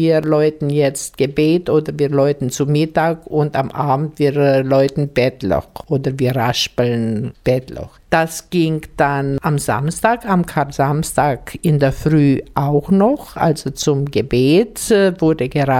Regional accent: Bogarosch, Timiș County, Romania; Bei uns in Bogarosch gab es weder das Eiertixen noch die Mädelspritze.

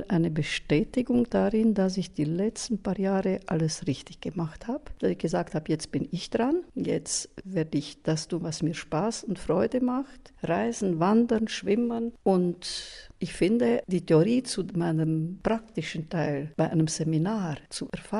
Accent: Großpold, Sibiu County, Romania; ich komme aus Großpold

